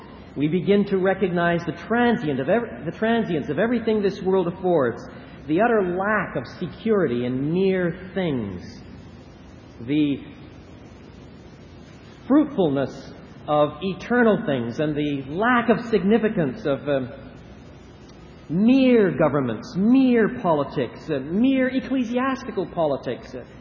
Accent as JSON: {"language": "English", "country": "Canada", "said": "Being a Canadian, I'm a little slower"}